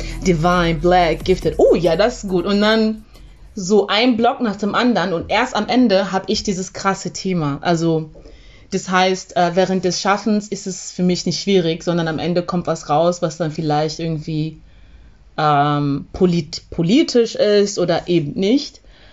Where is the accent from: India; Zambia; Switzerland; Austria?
Zambia; also ich war im Internat in Sambia, also ich bin ja in Sambia aufgewachsen